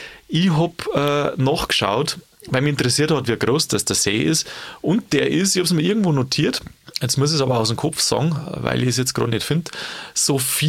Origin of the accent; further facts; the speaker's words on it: Bavaria, Germany; Weil halt natürlich auch viel bei uns in Oberbayern hier unten sind.